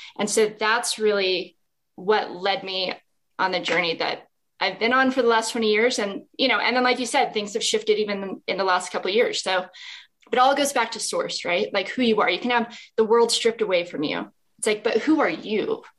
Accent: Las Vegas, Nevada, United States; So when I was young, I grew up in Las Vegas. I grew up skiing and snowboarding, and that's not where you expect a professional athlete to come from.

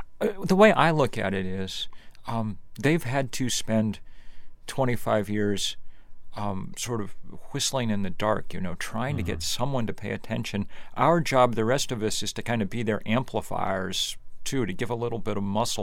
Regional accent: Vermont, United States; I mean, 6 years ago, I helped organize this march across my home state of Vermont.

